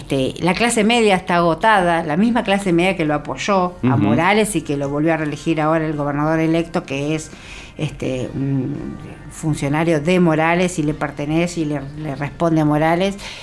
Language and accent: Spanish; Tucumán, Argentina; now in Buenos Aires, Argentina; yo que soy tucumana y vivo en Buenos Aires